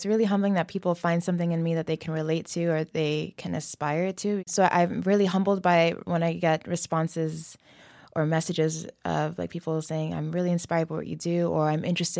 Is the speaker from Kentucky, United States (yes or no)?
no; Bronx, New York, United States; so we lived in the Bronx for a long time, so my family moved to. You know, it was an interesting upbringing. We grew up in a very Senegalese home.